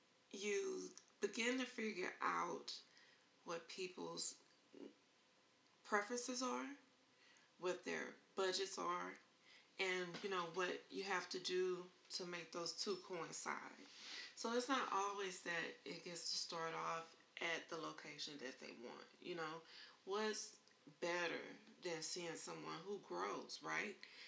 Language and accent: English; Houston, Texas, United States; I was born and raised in Houston, Texas. I grew up with my dad traveling around the city.